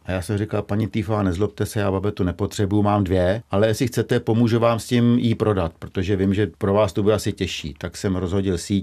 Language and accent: Czech; Smrdov, Vysočina Region, Czechia; Takže já jsem ze Smrdova a mý dva bráchové jsou ze Sázavky, ale jsme ze stejné vesnice.